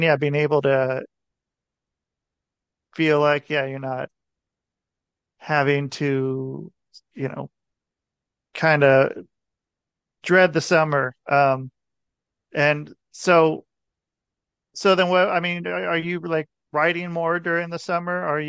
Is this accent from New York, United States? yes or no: no; Portland, Oregon, United States; I grew up in Portland, Oregon, and like 9, 10 months out of the year it's raining